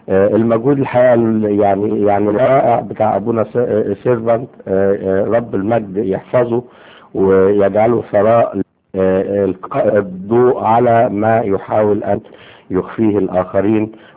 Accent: Egypt; المفروض انه بيقع برضه لينا كمصريين وخاصة اللي موجودين في الخارج

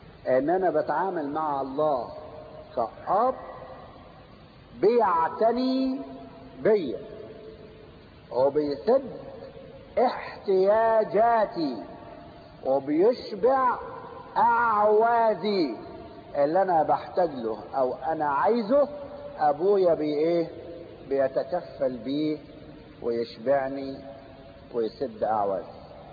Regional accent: Egypt; في مثل يقولوه عندنا في مصر، مش عارف عارفينه ولا لأ، أو عندكم زي ولا لأ

